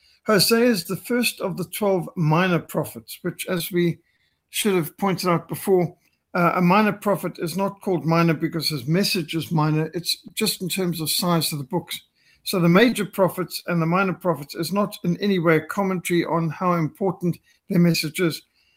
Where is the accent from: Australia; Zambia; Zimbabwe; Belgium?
Zimbabwe; accent: Rhodesian; now in South Africa; No, I was raised in Rhodesia. So my accent is actually more Rhodesian than South African, even though I've lived in South Africa so much of my life.